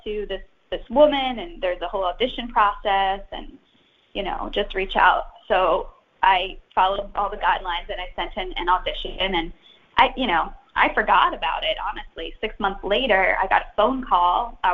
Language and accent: English; Baltimore, Maryland, United States; the home of the Baltimore Orioles, which is my hometown where I was born.